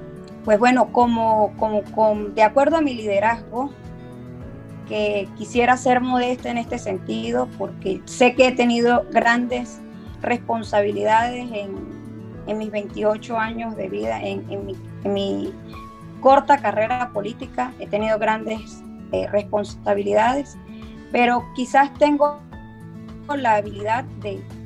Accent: Venezuela; nosotros como venezolanos estamos pidiéndole que ya nosotros solos no podemos

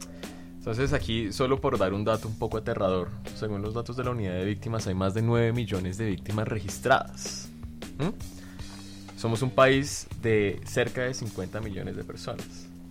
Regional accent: Colombia; Como colombianos estamos muy familiarizados

